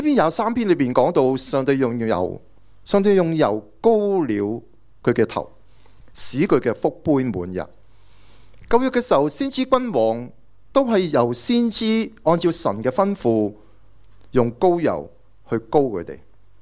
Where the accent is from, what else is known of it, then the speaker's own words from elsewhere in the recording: Hong Kong; 有时我们香港人，我们都会有时候有些不舒服，撞亲淤了少少，可能都会搽啲铁打酒